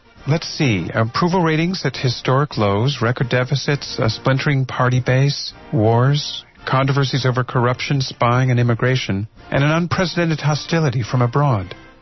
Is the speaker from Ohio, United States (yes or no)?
yes; Columbus, Ohio, United States; Columbus, Ohio, my hometown